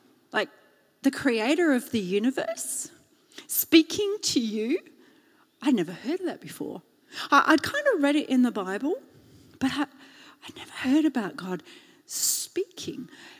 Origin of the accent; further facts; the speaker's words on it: Australia; I know, I'm Australian.